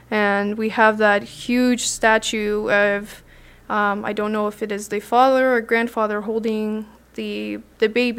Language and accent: English; Iran; now in Canada; I don't want to continue saying, yeah, I'm from Iran. Or, you know, yes, my nationality is Canadian, but that's because I was displaced so much that I wasn't able to be raised in my motherland.